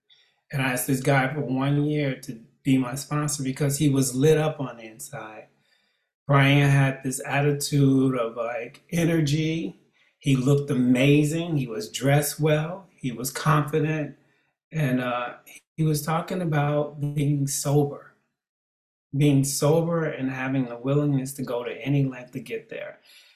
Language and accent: English; Chicago, Illinois, United States; I'll give you all a little background. I grew up here in Chicago. I'm the oldest of 10